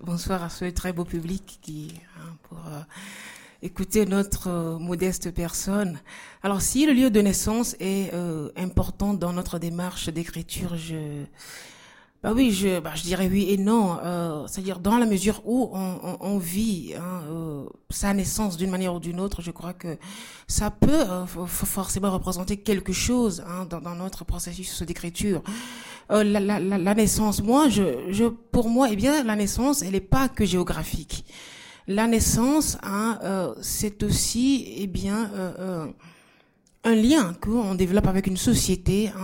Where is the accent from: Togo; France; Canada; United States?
Togo; Je suis née au Togo, j'ai grandi là.